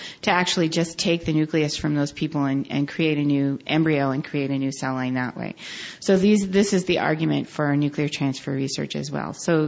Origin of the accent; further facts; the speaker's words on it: United States; being just an American myself, I'm surprised to see which countries are putting a lot of money into this.